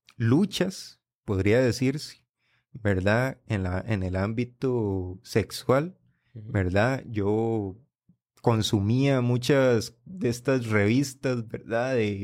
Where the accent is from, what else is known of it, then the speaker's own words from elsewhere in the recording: San José, Costa Rica; Tal vez podría decirse una finca o un barrio bastante conflictivo acá en Costa Rica, a nivel de San José. Es donde hay búnkers, se vende droga, ¿verdad? Entonces yo también crecí durante, con todo ese ambiente, ¿verdad?